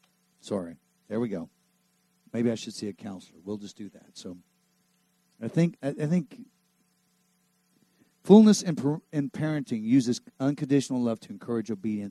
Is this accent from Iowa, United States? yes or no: no; Texas, United States; I grew up in Texas, man.